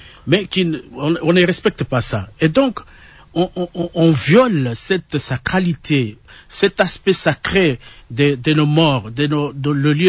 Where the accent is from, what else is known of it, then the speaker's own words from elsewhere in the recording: Kongo Central, DR Congo; un peu partout chez nous au Bas-Congo